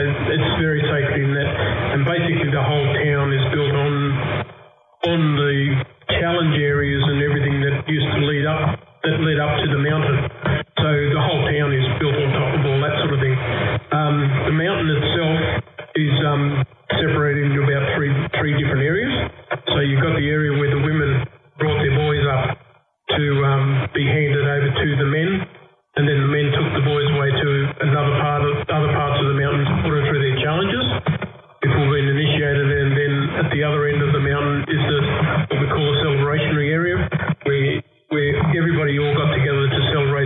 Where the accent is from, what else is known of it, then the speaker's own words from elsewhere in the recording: Bathurst, New South Wales, Australia; And I'm from the Murray clan group of the Wiradjuri Nation. And I've lived in Bathurst all my life.